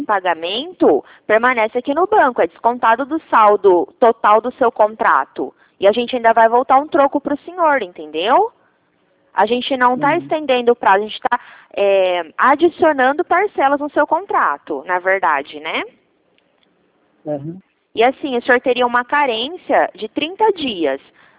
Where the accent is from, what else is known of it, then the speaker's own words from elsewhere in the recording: Marília, São Paulo, Brazil; Eu sou de Marília. Interior do estado de São Paulo